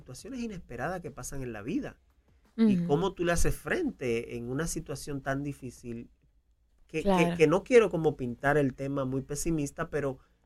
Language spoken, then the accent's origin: Spanish; Dominican Republic; now in United States; ocurre mucho en mi país. Yo soy dominicano. Y en Dominicana se usa mucho